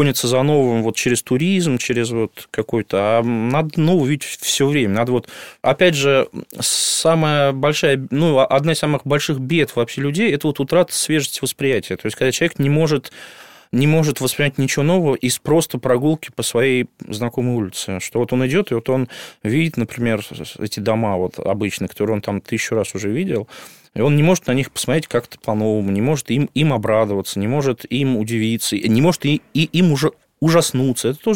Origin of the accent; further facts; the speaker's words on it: Moscow, Russia; я вырос в центре, на Садовом кольце, вот, но потом меня как-то жизнь кидала, я все на окраины отдалялся